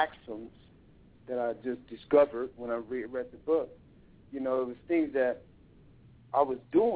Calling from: Los Angeles, California, United States; I'm calling from Los Angeles.

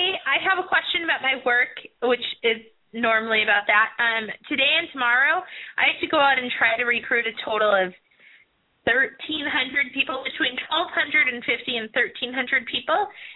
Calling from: Minneapolis, Minnesota, United States; I'm calling from Minneapolis.

